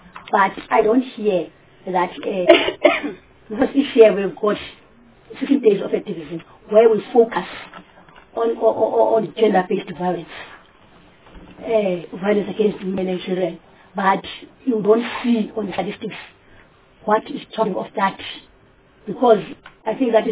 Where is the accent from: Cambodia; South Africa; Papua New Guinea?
South Africa; Eastern Cape; I'm from Eastern Cape.